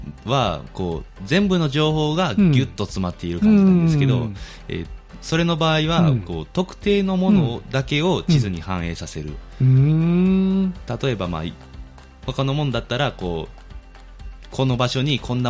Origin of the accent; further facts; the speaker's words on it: Sasayama, Hyogo, Japan; 僕は、うん、笹山出身なので、